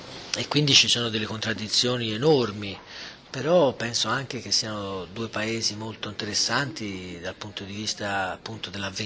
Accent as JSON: {"language": "Italian", "town": "Prato", "region": "Tuscany", "country": "Italy", "said": "e poi io vengo da Prato, dei cinesi non posso più."}